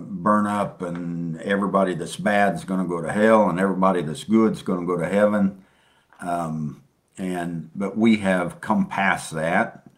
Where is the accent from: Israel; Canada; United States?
United States; Dayton, Ohio; I'm from Dayton, Ohio